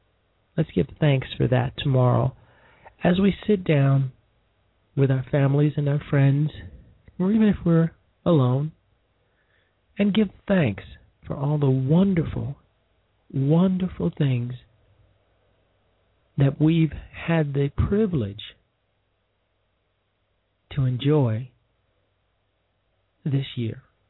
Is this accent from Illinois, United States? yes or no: yes; Chicago, Illinois, United States; And he's from my hometown of Chicago.